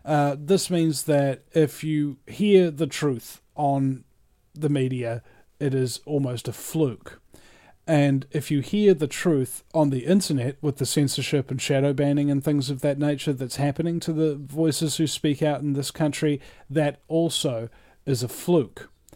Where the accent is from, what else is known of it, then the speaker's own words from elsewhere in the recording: New Zealand; well, I mean, I'm a New Zealander, and I'm basically have an oath to say that obviously Australians are worse.